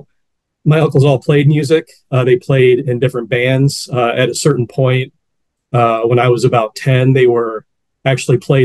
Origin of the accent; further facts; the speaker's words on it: Ohio, United States; I grew up in Northwest Ohio, a little town.